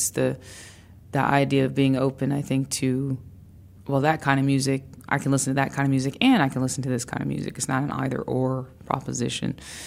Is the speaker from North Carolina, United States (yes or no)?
yes; Greensboro, North Carolina, United States; Well, for me, it's just Greensboro. Like, it just represents my hometown